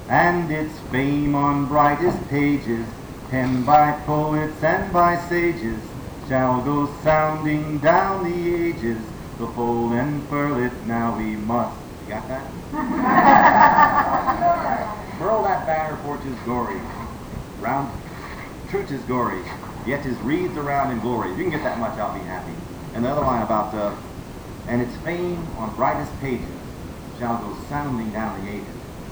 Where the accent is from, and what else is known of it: the South, United States